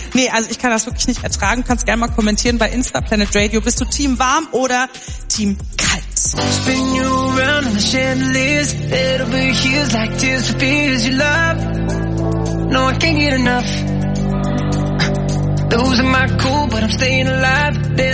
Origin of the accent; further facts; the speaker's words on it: Frankfurt, Hesse, Germany; Ich komme aus Frankfurt.